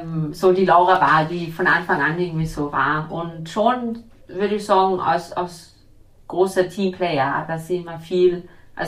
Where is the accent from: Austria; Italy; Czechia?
Austria; nochmal in Österreich zu spielen, weil das ist dann mein Heimatland und so.